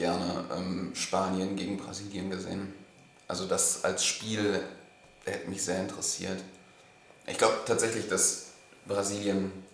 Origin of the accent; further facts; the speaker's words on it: France; German is a second language; also sage ich jetzt als Franzose